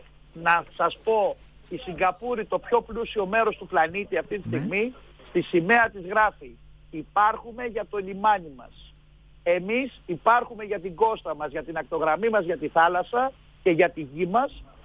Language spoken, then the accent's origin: Greek; Thessaloniki, Central Macedonia, Greece; Είμαι ο Θεσσαλονικός και η μάνα μου από τη Θεσσαλονίκη